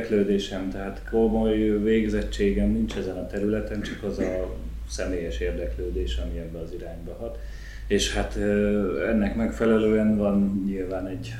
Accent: Budapest, Hungary; born there; Igen, én idén leszek 40 éves, én Budapesten születtem.

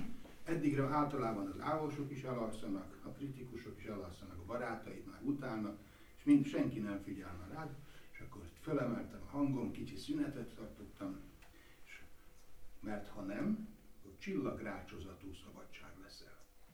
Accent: Szeged, Csongrád, Hungary; moved away; mert én szegedi vagyok

